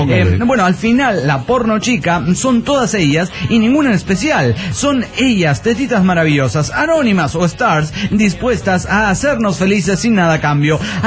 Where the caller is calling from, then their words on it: Costa Rica; de Costa Rica.